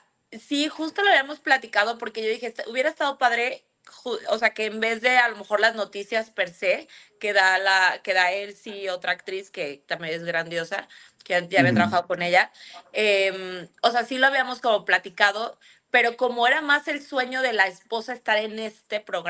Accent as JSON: {"language": "Spanish", "town": "Guadalajara", "region": "Jalisco", "country": "Mexico", "said": "yo soy de Guadalajara, de repente todavía estoy medio norteada como de dónde es dónde."}